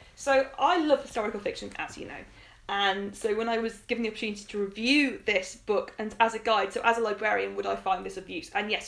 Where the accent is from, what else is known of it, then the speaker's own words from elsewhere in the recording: England, United Kingdom; as an English kid you kind of learn your kings and queens